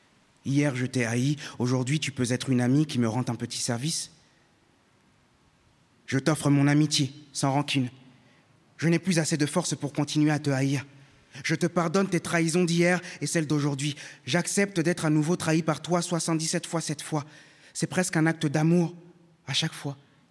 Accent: Kinshasa, DR Congo; born there; Je viens de Kinshasa, ville qui m'a vu naître, qui a survécu à la catastrophe humaine.

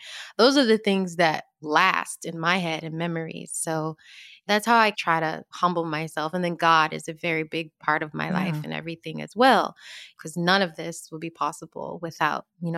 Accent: Georgia, United States; I think it was really just the way I was raised growing up in Georgia. You know, I have a lot of family in South Carolina. We're all Southern girls. I come from a really big family.

